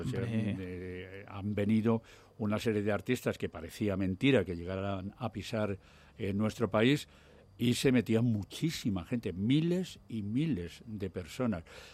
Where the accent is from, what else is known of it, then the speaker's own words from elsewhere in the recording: Madrid, Community of Madrid, Spain; Yo soy madrileño por encima de todo, eso es bien cierto, y además soy el Ecuador de 5 generaciones de madrileños.